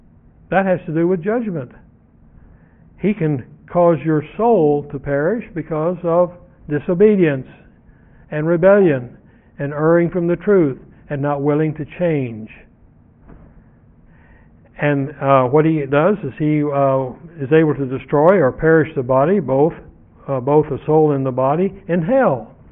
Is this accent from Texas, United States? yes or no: yes; Texas, United States; And unfortunately, I'm from Texas.